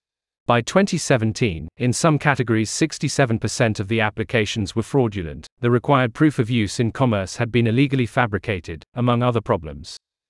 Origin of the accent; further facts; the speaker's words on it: United States; now in Shenzhen, China; I am an American lawyer based in Shenzhen, China. I have been working in China for 10 years and have studied Chinese in Taiwan for 5.